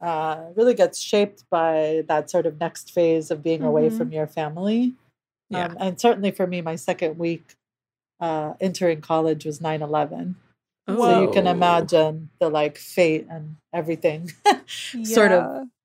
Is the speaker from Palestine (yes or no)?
yes; Palestine; open about being Palestinian. Up until then, I really felt like I hid my identity. People are like, where are you from? Like, Lebanon.